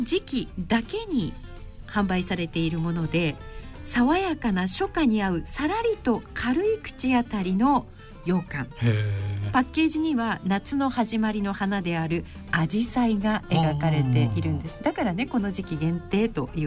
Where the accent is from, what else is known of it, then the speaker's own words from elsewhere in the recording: Honshu, Japan; 私はね本州で育っているので、